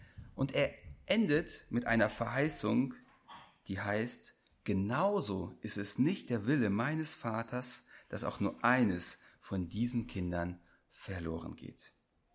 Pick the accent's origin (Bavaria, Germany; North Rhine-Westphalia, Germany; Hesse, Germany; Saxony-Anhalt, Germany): North Rhine-Westphalia, Germany; Düren; Ich komme aus Düren. Vielleicht sagt das dem einen oder anderen etwas. Das ist eine Stadt zwischen Köln und Aachen, also ziemlich genau in der Mitte an der holländischen Grenze.